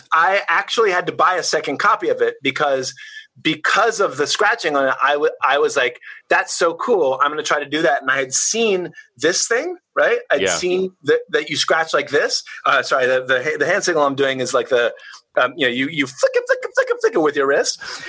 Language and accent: English; Washington, District of Columbia, United States; But I'll say I grew up in Washington, D.C., and most people when they say I grew up in D.C., they generally, you know, they often mean the distant suburb somewhere. I lived actually in the city in the city itself.